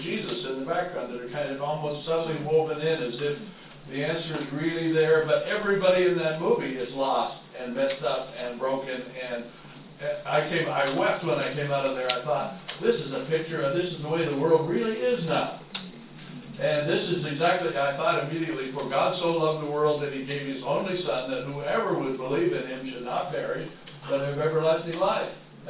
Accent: Idaho, United States; it's a lot like growing up in Idaho was for me when I was a boy.

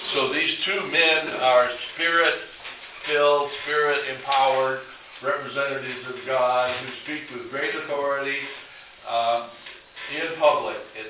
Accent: Idaho, United States; We used to have a lot of it when I was growing up in Idaho.

